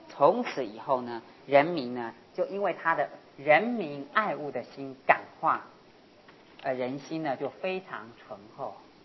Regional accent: China; 尤其现在我们中国人呢、中国好吃，吃的民族

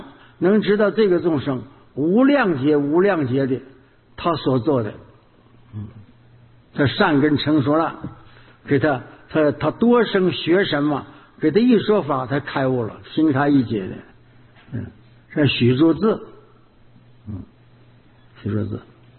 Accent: Heilongjiang, China; 像我们黑龙江人，东北的

